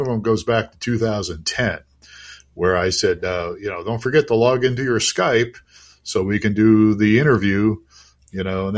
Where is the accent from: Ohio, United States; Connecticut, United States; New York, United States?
Ohio, United States; Wow, my home state.